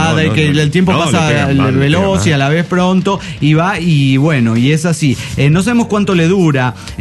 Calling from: Greenville, Carolina, United States; de Greenville, Carolina.

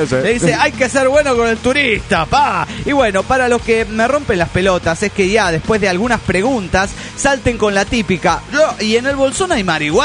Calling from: Mexicali, Baja California, Mexico; de Mexicali.

